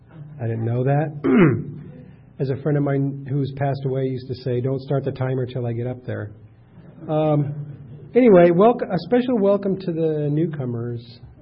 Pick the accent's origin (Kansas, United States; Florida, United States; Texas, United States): Texas, United States; Houston; born there; moved away; also born or lived in Arizona; I can remember I was born in Houston, Texas, and my dad was in the Air Force, and we moved to Arizona in 55